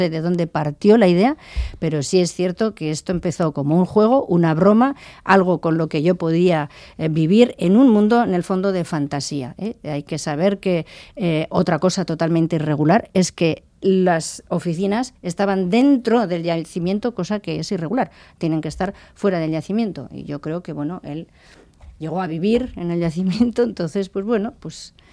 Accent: Basque Country, Spain; nosotros como abertzales, pero como pueblo vasco en general

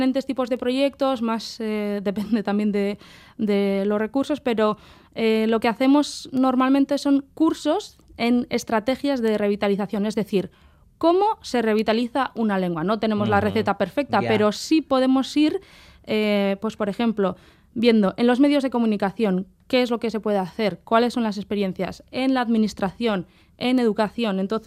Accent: Basque Country, Spain; Como pueblo vasco tenemos una experiencia

